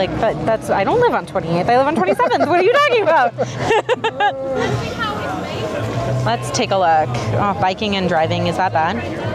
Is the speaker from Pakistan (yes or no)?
yes; Pakistan; My family is, I'm Pakistani, right? And like, we speak Urdu, and our dialect, essentially, right?